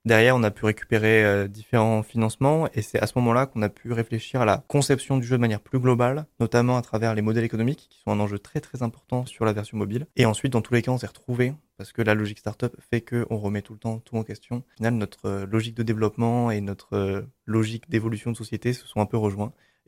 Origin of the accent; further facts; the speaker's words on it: Clermont-Ferrand, Auvergne-Rhône-Alpes, France; On l'a fait parce qu'on est des Clermontois